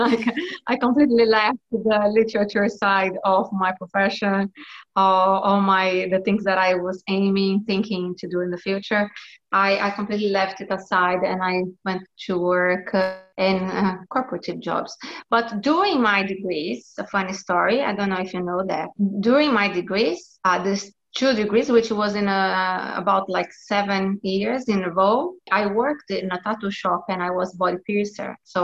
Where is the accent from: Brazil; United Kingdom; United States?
Brazil; first language Portuguese; English is a second language; Because in Brazil, in Portuguese, it's feet fingers. I think because we come from Latin language and then the things are very, very similar.